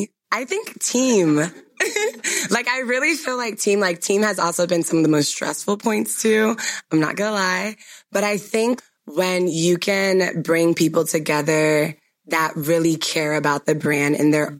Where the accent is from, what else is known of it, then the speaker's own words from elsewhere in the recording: Ghana; shea butter being like something as a Ghanaian, like I literally just had it in my closet all the time.